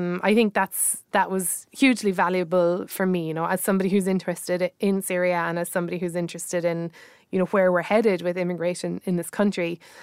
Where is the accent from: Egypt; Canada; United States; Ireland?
Ireland; I'm sure it's probably from being Irish